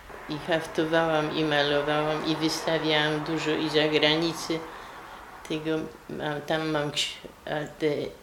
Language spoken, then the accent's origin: Polish; Bystra, Silesian Voivodeship, Poland; bo ja pochodzę też z pięknej wioski Bystrej koło Bielska